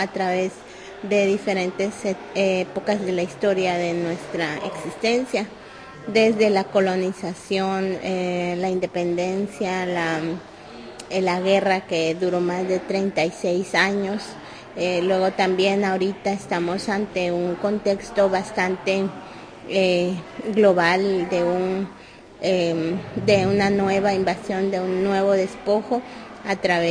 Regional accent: Guatemala; mi pueblo está ubicado en occidente de Guatemala, pues estamos en occidente. Por lo general cohabitamos varios pueblos que somos los pueblos indígenas

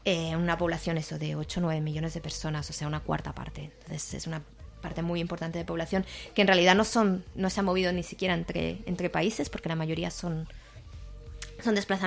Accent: Kurdistan Region, Iraq; yo que precisamente vengo del Kurdistán iraquí, aprovecho para comentar

